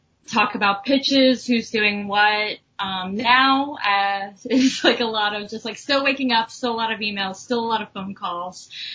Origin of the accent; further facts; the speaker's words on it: California, United States; now in New York, United States; I am from Southern California. I moved to New York 5 years ago